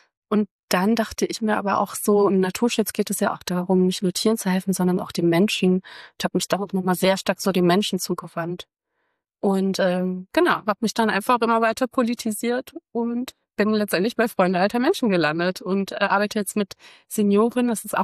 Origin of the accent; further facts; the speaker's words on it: Hamburg, Germany; also born or lived in Regensburg; Ich habe vorher in Regensburg gearbeitet und studiert und dann dachte ich mir so, ich bin zurück in meine Heimatstadt Hamburg